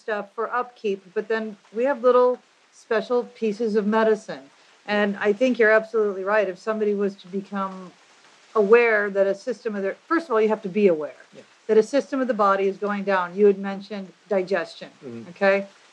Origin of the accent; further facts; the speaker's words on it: United States; Because, you know, I'm an American, mm-hmm. and it's pretty common if I go to New York.